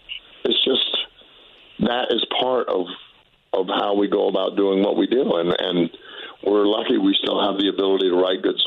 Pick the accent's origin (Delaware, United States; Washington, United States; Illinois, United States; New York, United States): New York, United States; Kingston; born there; I was born down the Hudson River in Kingston.